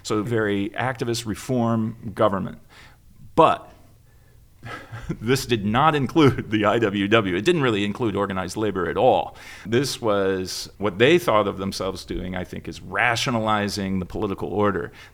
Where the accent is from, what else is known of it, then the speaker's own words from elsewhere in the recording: Wisconsin, United States; It certainly wasn't the case where I grew up in Wisconsin. You just never saw that.